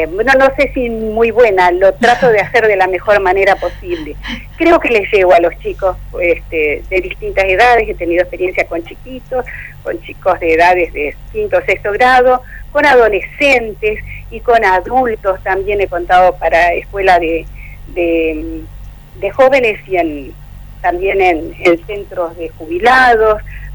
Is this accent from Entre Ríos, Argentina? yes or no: yes; Crucecita Séptima, Entre Ríos, Argentina; Yo cuando era pequeña viví en Crucecita Séptima, mi madre era maestra en una escuela rancho en el medio del monte